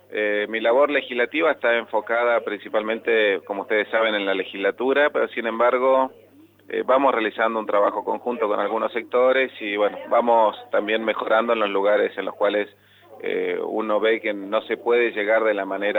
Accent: Neuquén, Argentina; en realidad soy de Neuquén de toda la vida

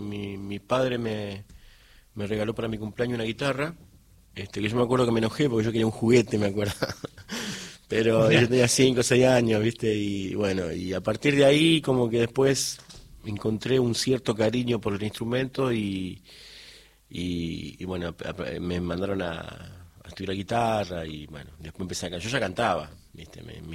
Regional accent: Coronda, Santa Fe, Argentina; born there; Nací ahí en Coronda, sí. Bien corondino.

